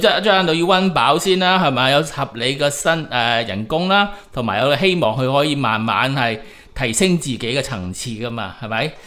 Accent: Chaozhou, Guangdong, China; 譬如我潮州人咁啊，成日都系我系格建啦，即系认同上咧就系认同咗自己系格建啦潮州人先，然后先至考虑到自己系咪广东人，系咪呢个中国人噶

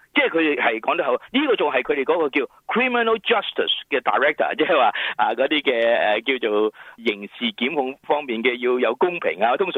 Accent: California, United States; 但系其实我哋加州人咧，真系咧喊得一句句嘅

